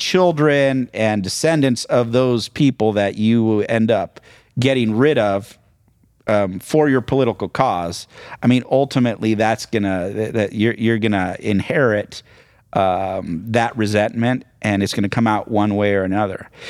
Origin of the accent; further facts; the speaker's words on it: Chile; I mean, I grew up in Chile.